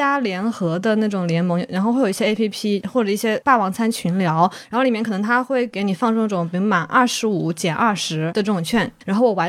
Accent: Wuhan, Hubei, China; 我作为一个武汉人，2020年被疫情封在武汉的时候

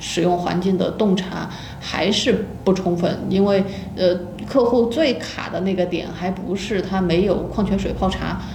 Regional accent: Shanghai, China; 因为我在上海长大，但是我老家是重庆的

